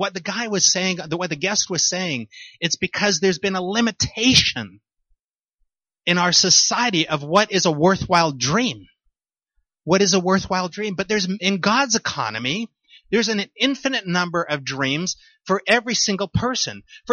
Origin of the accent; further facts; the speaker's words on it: Canada; also born or lived in United States; we're Canadian, but we lived 14 years in America.